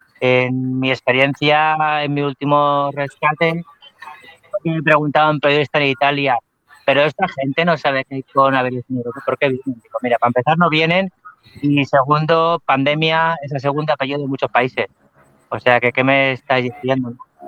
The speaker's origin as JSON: {"language": "Spanish", "town": "Cambrils", "region": "Catalonia", "country": "Spain", "said": "yo soy de Tarragona, de Cambrils"}